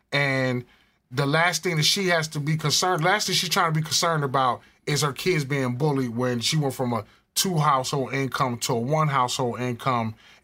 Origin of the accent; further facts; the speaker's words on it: New Jersey, United States; up north, where I grew up from, the way you dress, you're from Connecticut, I'm from Jersey. So growing up in the 80s